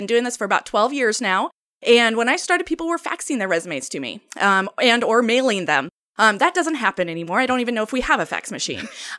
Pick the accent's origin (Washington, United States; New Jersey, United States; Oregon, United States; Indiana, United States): Oregon, United States; Portland; I'm from the Portland area here.